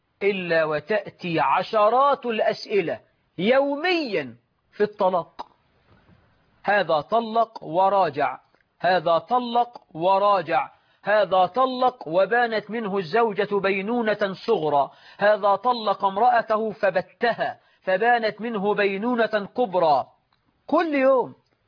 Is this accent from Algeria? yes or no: no; Egypt; بلدنا مصر